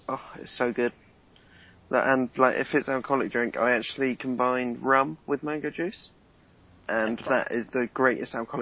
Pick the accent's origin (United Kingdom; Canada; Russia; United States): United Kingdom; England; Might just be me being English, sort of just strong tea.